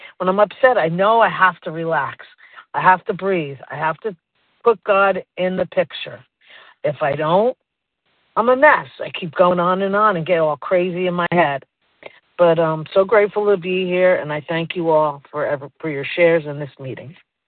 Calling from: Boca Raton, Florida, United States; I'm calling from Boca Raton, Florida.

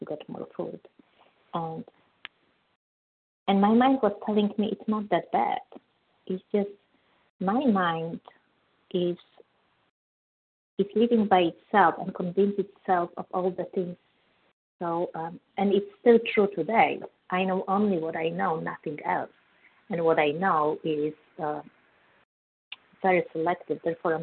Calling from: California, United States; I'm calling from California.

